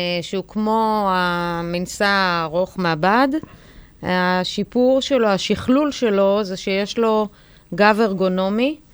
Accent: Iran; בכל זאת אני פרסייה.

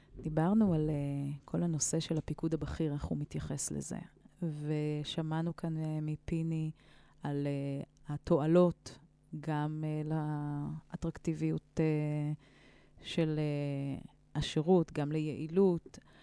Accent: Northern District, Israel; הנסיעות הלוך ושוב בתור צפונית ששירתה באזור המרכז.

